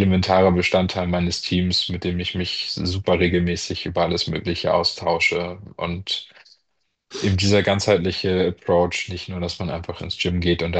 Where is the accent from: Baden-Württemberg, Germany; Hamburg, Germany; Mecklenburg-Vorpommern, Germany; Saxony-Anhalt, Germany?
Hamburg, Germany; gerade als Hamburger weiß man, dass es auch nicht so schöne Golftage gibt, zumindest wettertechnisch.